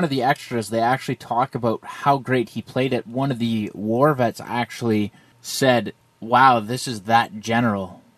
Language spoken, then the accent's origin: English; Canada; I can say that because I'm Canadian, and we're not taught much in the American history.